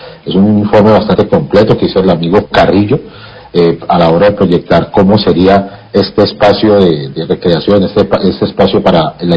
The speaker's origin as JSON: {"language": "Spanish", "town": "Cali", "region": "Valle del Cauca", "country": "Colombia", "tie": "born or raised there", "said": "uno como caleño, niño caleño"}